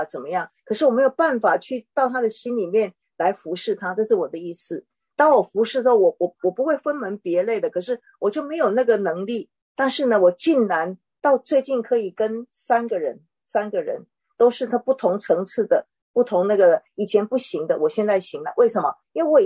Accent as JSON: {"language": "Chinese", "country": "Taiwan", "said": "当我是个台湾人到中国做宣教士"}